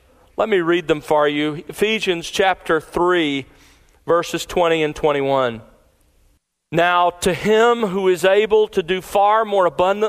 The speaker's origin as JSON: {"language": "English", "town": "Mobile", "region": "Alabama", "country": "United States", "tie": "born or raised there"}